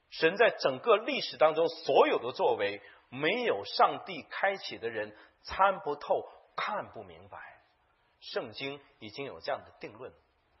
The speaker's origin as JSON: {"language": "Chinese", "country": "China", "lives_now": "Canada", "said": "从民族性来讲，我是中国人，属于那个国。从疆土性来讲，我是加拿大人，我站在加拿大，差不多是这样。"}